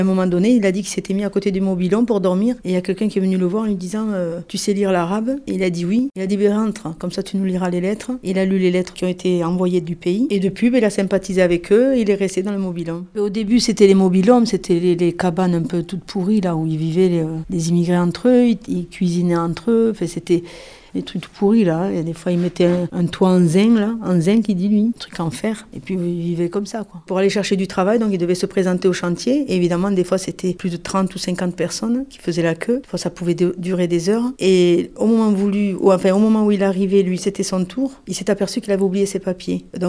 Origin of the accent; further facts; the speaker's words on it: Occitanie, France; Mes parents habitent la Faourette depuis longtemps, depuis 1976. Moi j'étais de la Faourette et je suis partie habiter à Bagatelle.